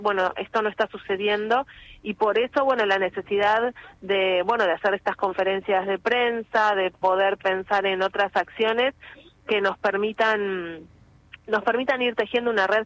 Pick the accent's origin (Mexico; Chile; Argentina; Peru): Argentina; Buenos Aires; moved away as an adult; now in Morón, Argentina; hasta los 20 años viví en Caballito y después me mudé y ya en realidad sí, soy de Morón, más de Morón que de Caballito.